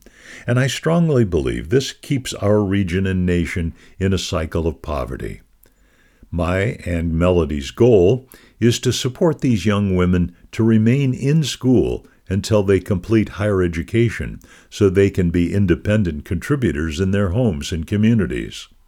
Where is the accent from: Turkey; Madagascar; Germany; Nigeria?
Madagascar; now in United States; I grew up singing in this church until I left Madagascar. I'm a Lutheran here in the U.S.